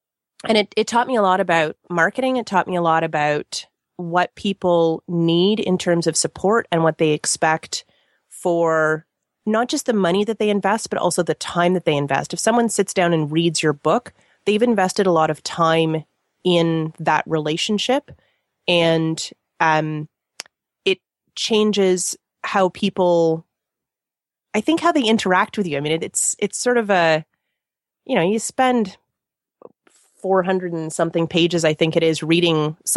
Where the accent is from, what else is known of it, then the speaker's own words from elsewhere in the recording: Canada; oh, okay, well, I'm Canadian.